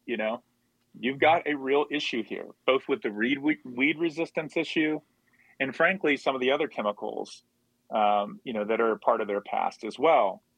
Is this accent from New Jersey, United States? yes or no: no; Georgia, United States; My home state of Georgia has actually passed a law